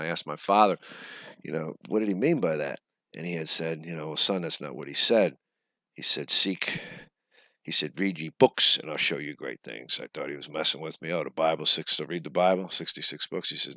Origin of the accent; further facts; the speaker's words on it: East Orange, New Jersey, United States; born there; I was born in East Orange, New Jersey, 1962, a family of five, mother, father, me, and my two brothers. I was brought up Catholic